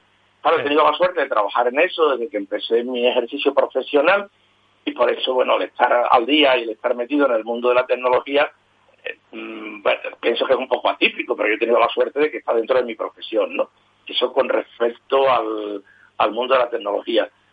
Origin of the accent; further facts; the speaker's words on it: Seville, Andalusia, Spain; born there; yo nací en Sevilla hace 70 años, mayo cumplí los 70